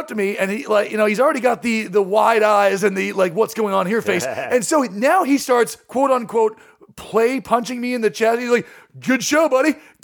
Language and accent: English; California, United States; I'm like, yeah, I'm from Orange County, and I've been doing it 8 years.